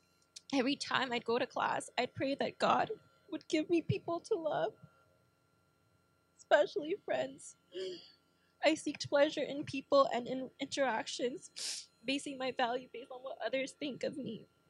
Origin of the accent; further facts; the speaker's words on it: Indonesia; I'm from Indonesia.